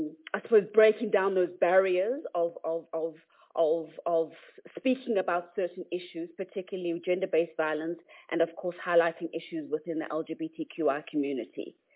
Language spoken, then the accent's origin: English; South Africa; I am South African.